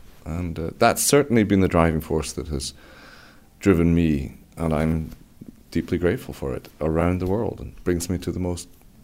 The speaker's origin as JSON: {"language": "English", "town": "Edinburgh", "region": "Scotland", "country": "United Kingdom", "said": "it's not because I'm from Edinburgh, it's not because I'm going back to my roots in that sense."}